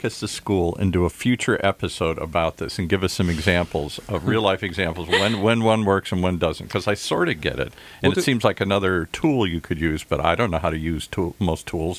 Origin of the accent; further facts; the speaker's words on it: Ireland; Well, I'm Irish, so one of them's the Irish Republican Army.